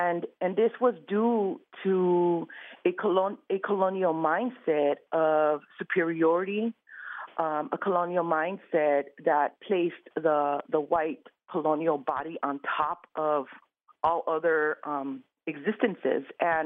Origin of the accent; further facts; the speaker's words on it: Mexico; I always knew that I was Mexican or was growing up in Mexican culture, but it was never defined and it was never called out.